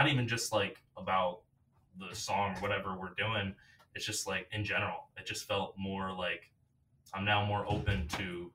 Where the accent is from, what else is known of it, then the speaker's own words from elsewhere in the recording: Schenectady, New York, United States; So I'm from Schenectady. It's right outside Albany.